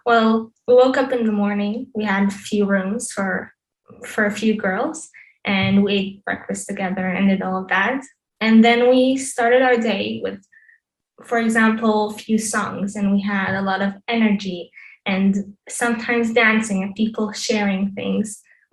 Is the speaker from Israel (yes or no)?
yes; Israel; also born or lived in Berlin, Germany; I was born first in Israel, my home country where I live now. But 3 years ago, I just moved back from Berlin after living there for 5 years with my family.